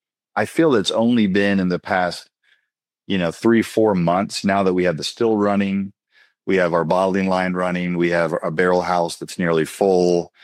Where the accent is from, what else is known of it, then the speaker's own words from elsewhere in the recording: Kentucky, United States; also born or lived in New York; I grew up in Kentucky. I took a job in New York, actually in the city of Manhattan, straight out of college.